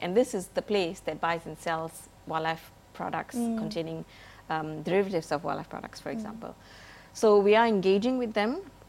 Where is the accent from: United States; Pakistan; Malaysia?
Malaysia; as a Malaysian, working in Malaysia